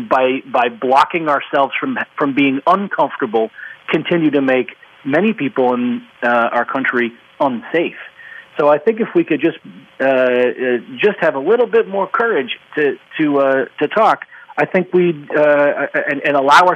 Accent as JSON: {"language": "English", "town": "Boston", "region": "Massachusetts", "country": "United States", "tie": "born or raised there", "said": "When I was growing up in Boston, I grew up in an area that was very segregated, and nobody would want to talk about that kind of segregation."}